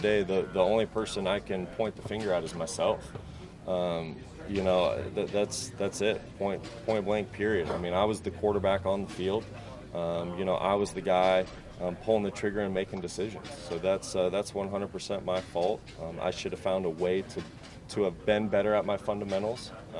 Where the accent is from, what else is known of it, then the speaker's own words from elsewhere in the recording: Montana, United States; also born or lived in Coeur d'Alene, United States; Like I said, I was born in Coeur d'Alene and I grew up over in Montana.